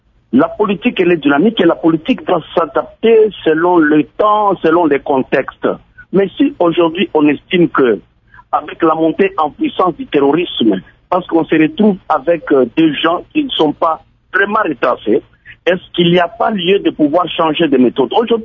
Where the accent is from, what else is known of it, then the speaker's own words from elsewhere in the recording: DR Congo; nous ne pouvons pas imposer notre volonté en tant que Congolais.